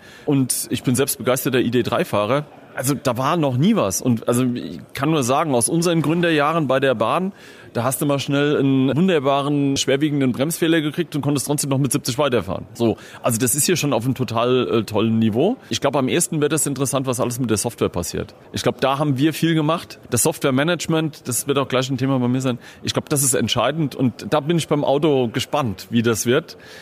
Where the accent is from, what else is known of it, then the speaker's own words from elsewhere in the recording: Holzhausen an der Haide, Rhineland-Palatinate, Germany; born there; Witzigerweise bin ich in dem Dorf geboren worden, wo der Erfinder des Viertaktmotors herkommt, Nikolaus August Otto.